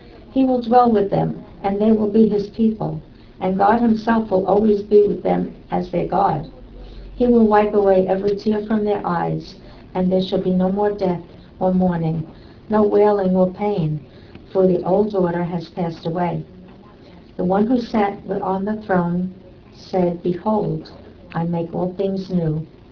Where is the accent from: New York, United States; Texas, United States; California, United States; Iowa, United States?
New York, United States; Brooklyn; born there; I was born in Brooklyn too.